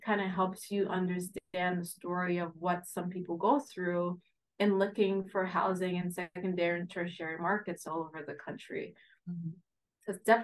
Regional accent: Haiti; English is a second language; now in United States; I grew up in the Caribbean, mm-hmm. right? I was born here. I went to Haiti as a kid. I came back in middle school. So I came back having to learn English all over again, right?

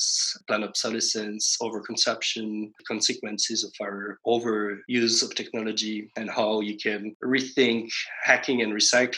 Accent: France; moved away as an adult; I'm French. I grew up in the French countryside in a small village.

